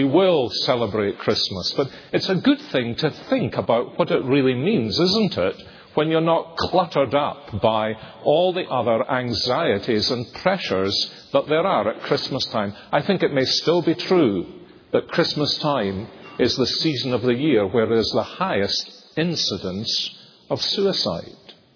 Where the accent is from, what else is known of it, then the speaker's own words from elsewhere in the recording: Scotland, United Kingdom; even although as Scottish people we had devoted ourselves to smaller cars, to smaller spaces and so on